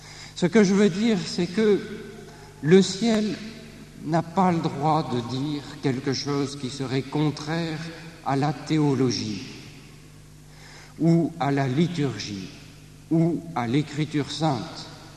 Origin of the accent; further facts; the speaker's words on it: France; puisque nous sommes français, avec un certain esprit critique